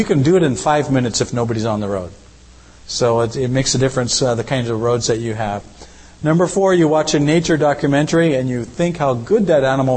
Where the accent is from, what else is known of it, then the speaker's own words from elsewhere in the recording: United States; now in Papua New Guinea; Am I from America? Yes, but not anymore. We live in Papua New Guinea.